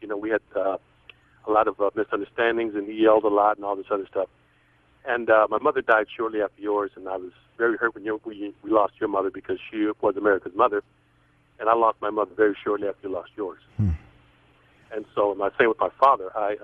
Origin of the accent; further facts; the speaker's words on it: Los Angeles, California, United States; I'm from South Los Angeles like you